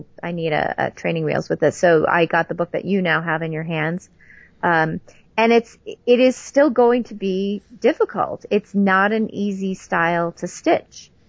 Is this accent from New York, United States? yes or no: yes; New York, United States; I'm from New York, so what can I say?